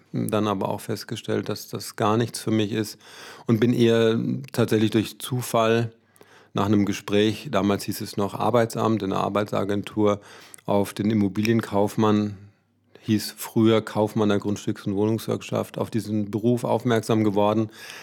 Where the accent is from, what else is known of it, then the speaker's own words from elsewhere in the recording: Memmingen, Bavaria, Germany; born there; fast 59 Jahren habe ich schon einige Stationen hinter mir. Das heißt, 1963 geboren in Memmingen, das ist im Allgäu.